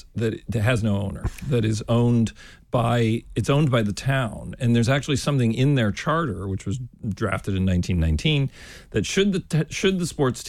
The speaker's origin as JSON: {"language": "English", "region": "Wisconsin", "country": "United States", "tie": "born or raised there", "said": "I grew up in Wisconsin, mm-hmm. And so if you grow up there, you're a fan of the Green Bay Packers."}